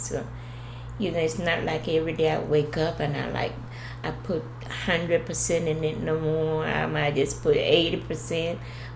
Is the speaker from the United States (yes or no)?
no; Panama; And I like, no, I'm Latina just like you. I'm from Panama.